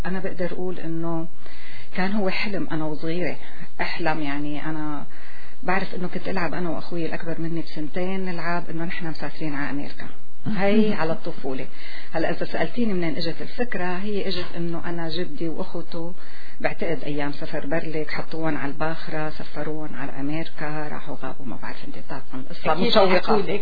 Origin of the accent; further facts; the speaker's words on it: Hama, Hama Governorate, Syria; بترجع بقى المرحلة الثانية من حياتنا يلي هي الدراسة الجامعية كحموية بمدينتي